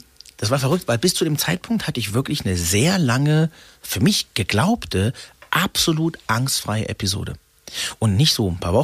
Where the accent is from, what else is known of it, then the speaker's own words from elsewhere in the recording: Freiburg, Baden-Württemberg, Germany; born there; durch das Ausländersein in Freiburg, wo ich geboren bin.